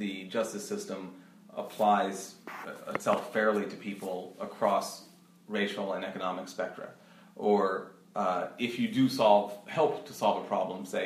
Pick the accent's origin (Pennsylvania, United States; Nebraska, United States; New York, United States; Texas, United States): Pennsylvania, United States; This was near Philadelphia.